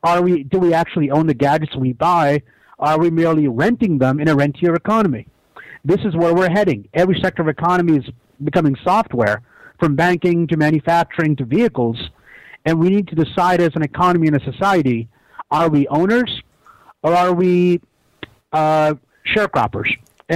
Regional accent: United States; I grew up in Reagan's America.

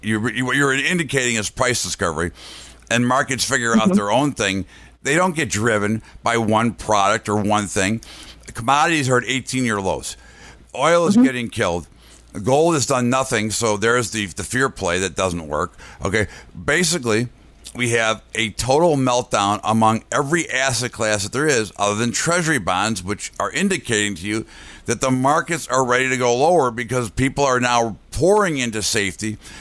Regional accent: United States; I mean, look, I'm an American. I love America.

